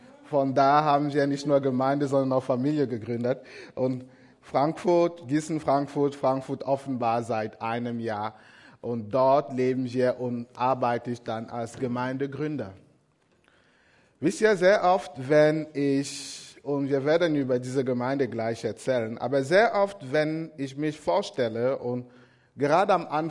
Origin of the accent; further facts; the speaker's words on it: Cameroon; 30 Jahre alt bin ich, aus Kamerun komme ich ursprünglich.